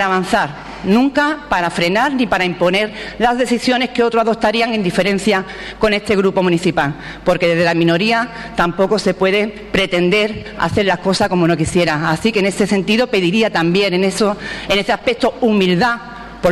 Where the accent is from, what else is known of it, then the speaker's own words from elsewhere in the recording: Ubrique, Andalusia, Spain; a mi pueblo, con un, es todo un honor, un orgullo y una alegría, pero desde luego que no se escapa la gran responsabilidad de la confianza que ha depositado el pueblo de Ubrique